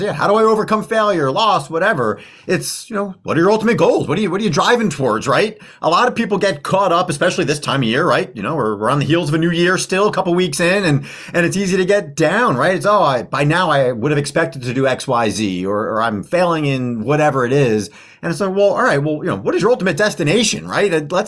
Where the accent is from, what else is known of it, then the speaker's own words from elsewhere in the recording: New Jersey, United States; But, you know, I am from New Jersey. So in the shadow of what used to be Giants Stadium.